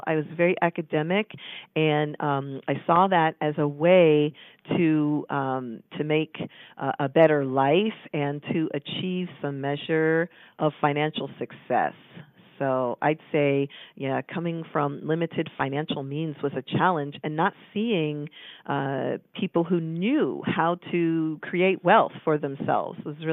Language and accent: English; Connecticut, United States; my first job when I grew up in Connecticut was working on a tobacco farm, believe it or not.